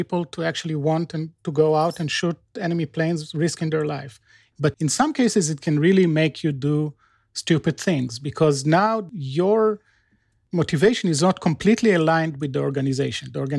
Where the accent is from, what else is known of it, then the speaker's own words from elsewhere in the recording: Israel; So when I grew up in Israel